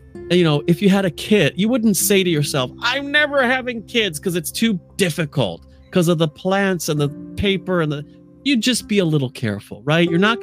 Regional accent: United States; now in United Kingdom; I grew up in America, even though I live in the UK and I'm French. I grew up there.

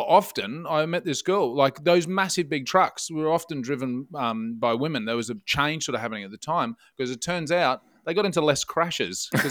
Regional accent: Bundaberg, Queensland, Australia; It's also from that news is from my hometown of Bundaberg, which is classic Bundaberg behaviour.

